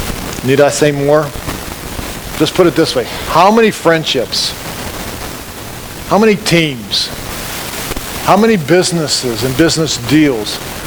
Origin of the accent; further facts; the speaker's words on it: Pittsburgh, Pennsylvania, United States; I think many of you know that I grew up near Pittsburgh.